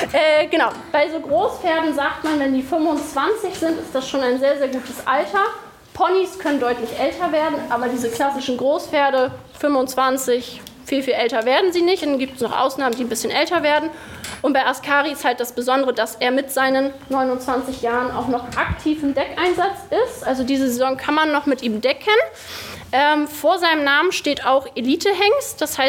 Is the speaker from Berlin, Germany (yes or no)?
yes; Berlin, Germany; Ich komme aus Berlin.